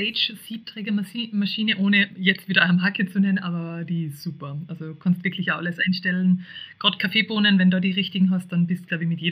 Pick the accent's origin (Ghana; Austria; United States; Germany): Austria; Salzburg; ich bin auf dem Bauernhof aufgewachsen und auf einem der höchsten Bauernhöfe im Land Salzburg.